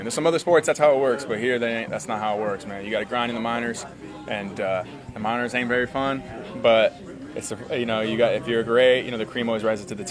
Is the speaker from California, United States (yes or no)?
yes; California, United States; I'm from Orange County, California.